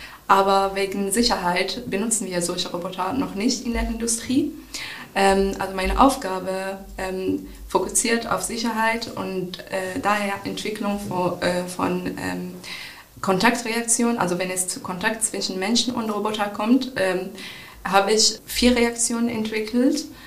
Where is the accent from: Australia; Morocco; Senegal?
Morocco; German is a second language; moved away as an adult; now in Hannover, Germany; Ich komme aus Marokko. Ich bin hier gekommen fürs Studium, also am Anfang nur wegen Leibniz-Universität.